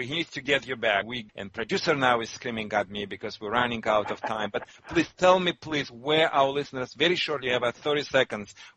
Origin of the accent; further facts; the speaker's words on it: Michigan, United States; accent: Michigan; I have my accent, but my accent is more like Michigan accent because I'm from Michigan originally.